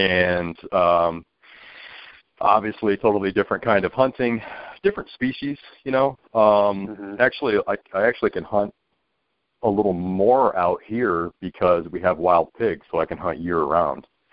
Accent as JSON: {"language": "English", "region": "Michigan", "country": "United States", "tie": "born or raised there", "said": "I've been hunting for all my life. I grew up in Michigan, you know, everything from rabbits and pheasants."}